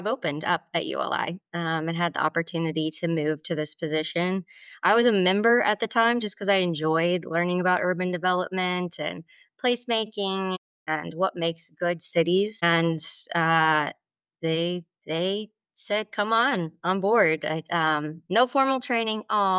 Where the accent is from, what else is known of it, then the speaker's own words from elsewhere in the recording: Missouri, United States; I am not even from Oklahoma. So I'm not from Oklahoma City. I grew up in Missouri, grew up in a pretty traditional suburban community.